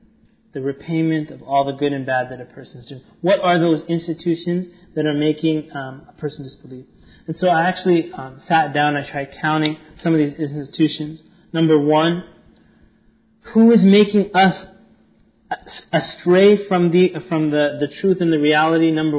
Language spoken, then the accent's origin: English; Winnipeg, Manitoba, Canada; I'm from Winnipeg, I won't deny it